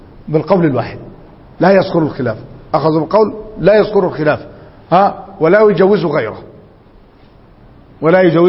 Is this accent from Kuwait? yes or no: no; Upper Egypt, Egypt; عندنا احنا من الصعيد، انا مثلا من الصعيد وموجود هنا،